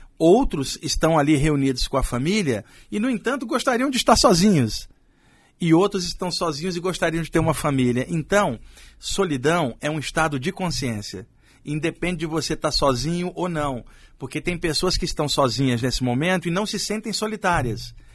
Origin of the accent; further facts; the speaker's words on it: Maranhão, Brazil; lá no Maranhão, na minha terra natal